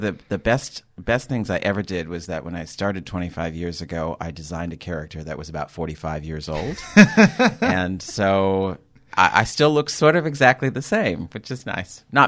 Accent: Minnesota, United States; my home state of Minnesota is an arch-conservative, like really, really Pat Buchanan territory

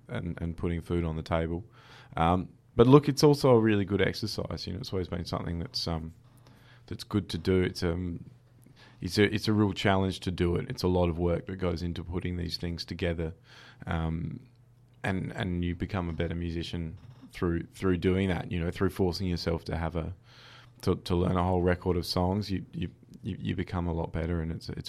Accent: Australia; they have a quality which is really ingrained in the way that we view the world as Australian.

